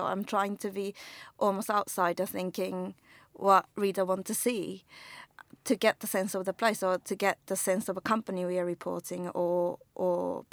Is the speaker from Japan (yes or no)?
yes; Japan; And because I'm from Japan as well, it just portrayed the nice wintry light